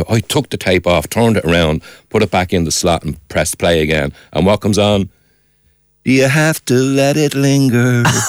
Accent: Dublin, Leinster, Ireland; But when I was growing up, the heroes in that area were boxers. That was the North Wall.

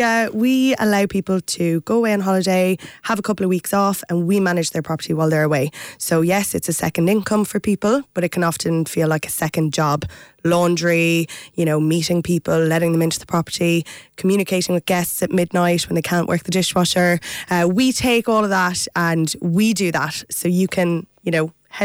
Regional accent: Limerick, Munster, Ireland; I'm from Limerick, so I'd love to get us down to the Treaty City myself.

